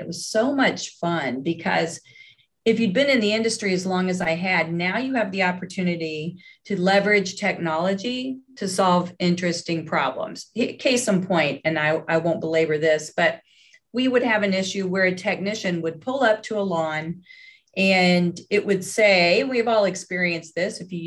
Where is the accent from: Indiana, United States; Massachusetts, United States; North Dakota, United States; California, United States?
Indiana, United States; Indianapolis; I was born in Indianapolis, and no, I won't go all the way that far back, but I've been a lifelong Hoosier, always lived in Indianapolis.